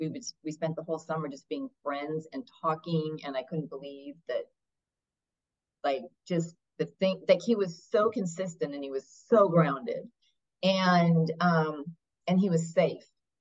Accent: New York, United States; I was raised in a home where we didn't talk religion at all. I was raised on the East Coast in New York.

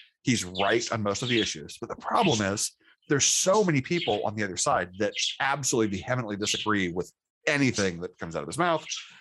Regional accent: Indiana, United States; I grew up in Indiana. I'm from here. I'm from 50 miles north of Indianapolis.

